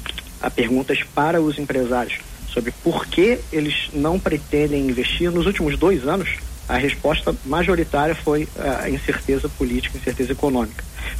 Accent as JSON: {"language": "Portuguese", "region": "Rio de Janeiro", "country": "Brazil", "said": "Eu sou do Rio e vejo um aumento dos preços constantes por ali"}